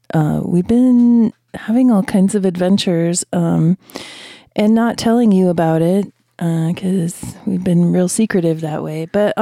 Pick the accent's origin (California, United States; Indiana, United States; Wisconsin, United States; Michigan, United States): Michigan, United States; I'm not from Michigan. I'm actually also from Michigan.